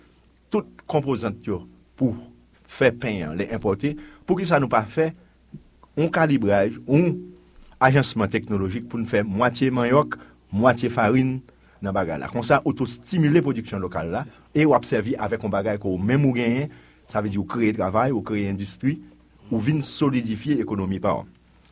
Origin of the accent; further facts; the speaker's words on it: Haiti; je suis haïtien